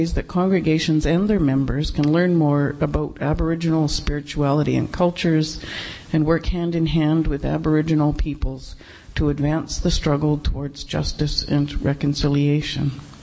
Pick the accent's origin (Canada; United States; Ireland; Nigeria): Canada; Calgary, Alberta; Her experience was similar to mine growing up in Calgary in the 50s and 60s